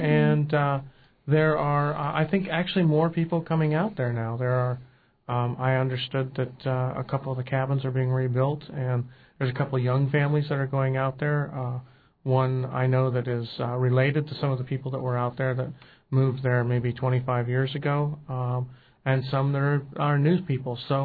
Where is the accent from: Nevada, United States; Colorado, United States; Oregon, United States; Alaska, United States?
Alaska, United States; So it's funny, growing up in Southeast, I grew up here in the wintertime. We would commercial fish out of Valdez for 4 months in the summer, salmon seiners.